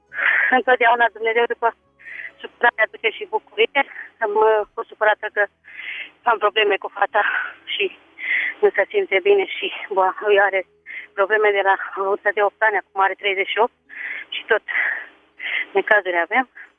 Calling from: Vulcan, Hunedoara County, Romania; Vă sunt din Valea Ziului, din Vulcan.

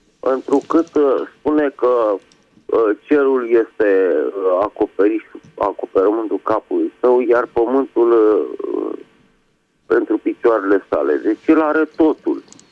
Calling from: Bucharest, Romania; din București și vreau să vă spun un singur lucru despre ideea care e în dezbatere.

